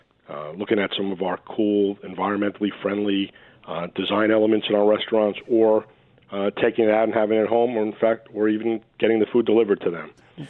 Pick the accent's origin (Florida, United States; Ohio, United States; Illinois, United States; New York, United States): New York, United States; I remember, you know, growing up in the New York area, and if you wanted to get something delivered, your choice was basically pizza.